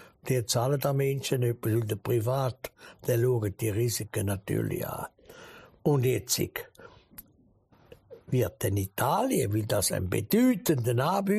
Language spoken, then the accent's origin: German; Switzerland; Aber ich als Schweizer kann doch nicht sagen, ja, nein, das machen wir nicht.